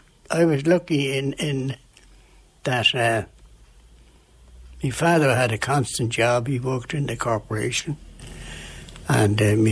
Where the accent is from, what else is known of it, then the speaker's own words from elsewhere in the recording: Dublin, Leinster, Ireland; born there; Oh, I was born in Centre, Dublin Centre.